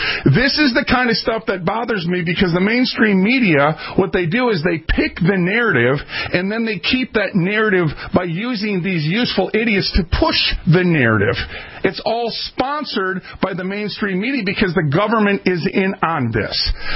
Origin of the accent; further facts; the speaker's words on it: Minneapolis, Minnesota, United States; I'm from North Minneapolis.